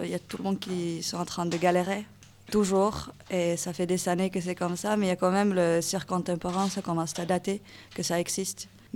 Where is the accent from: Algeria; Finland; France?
Finland; Je suis finlandaise